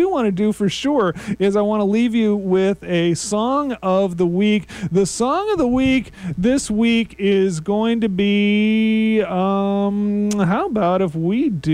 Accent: Minnesota, United States; he actually lives almost right around the corner from where I grew up in Minnesota.

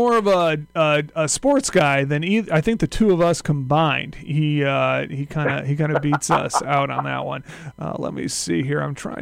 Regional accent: Minnesota, United States; Growing up in Minnesota, I definitely was very, very familiar with the various.

